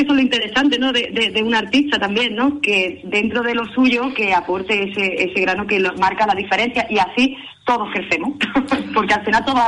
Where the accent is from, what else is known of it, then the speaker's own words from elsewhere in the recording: Cádiz, Andalusia, Spain; teniendo una base como la que he tenido viviendo de pequeña en Cádiz